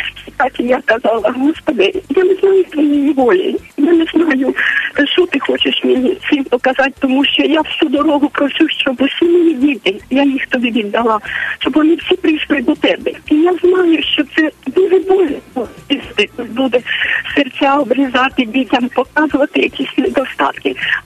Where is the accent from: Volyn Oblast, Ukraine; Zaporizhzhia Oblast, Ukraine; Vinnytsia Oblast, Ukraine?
Zaporizhzhia Oblast, Ukraine; Ні, ми самі теж із Запоріжжя, все, тільки ясно. Села 45 кілометрів з Дніпровки від Запоріжжя.